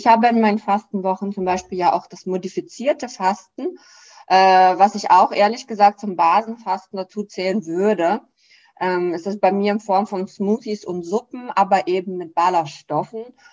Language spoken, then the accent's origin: German; Russia; Und ich komme ja aus dem Land, Russland ist eins der führenden Wasserfasten-Spezialisten.